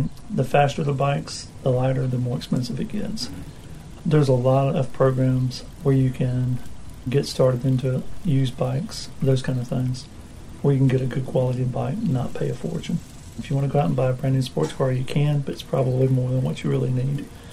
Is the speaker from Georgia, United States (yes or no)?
yes; Dahlonega, Georgia, United States; I came from Delonico, Georgia.